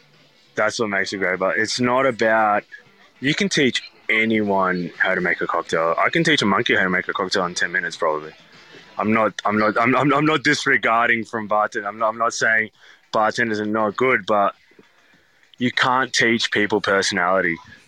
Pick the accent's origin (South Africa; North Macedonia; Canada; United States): North Macedonia; Skopje; a town in Macedonia, which is where I'm from. So I'm from Skopje, which is the capital.